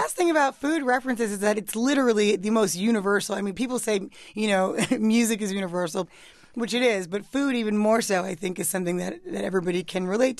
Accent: New York, United States; now in Los Angeles, United States; I'm from New York, and, you know, being out in L.A., I realized there's not that much Caribbean food out there

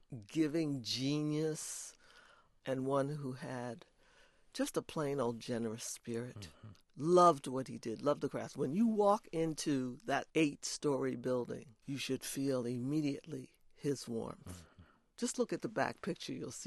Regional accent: Philadelphia, Pennsylvania, United States; No, that you know, I'm from Philadelphia, Mother Bethel AME Church, you know.

